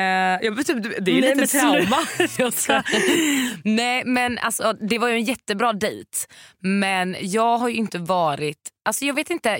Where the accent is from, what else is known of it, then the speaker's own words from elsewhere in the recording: Varberg, Halland County, Sweden; Väldigt mycket när jag bodde hemma i Varberg.